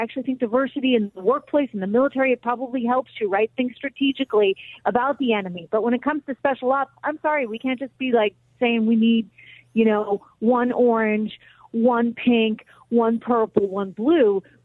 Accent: Ireland; And by the way, I'm Irish, and the Irish at one point.

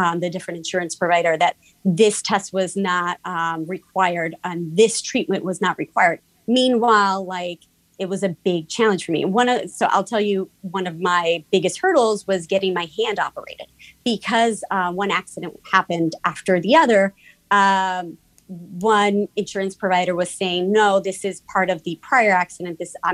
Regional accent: New York City, New York, United States; So my parents moved a little bit around, but they settled on Parkchester in this little home, and I grew up there.

